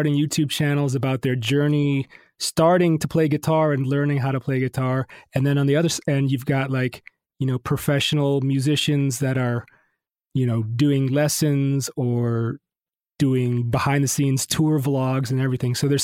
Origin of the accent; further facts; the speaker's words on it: Detroit, Michigan, United States; also born or lived in Miami; I grew up in Detroit and I went to Miami for college